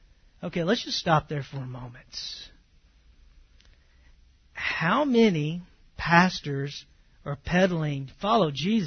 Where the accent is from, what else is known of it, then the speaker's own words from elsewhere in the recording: the South, United States; And I can make fun of Southern. I'm from the South, okay?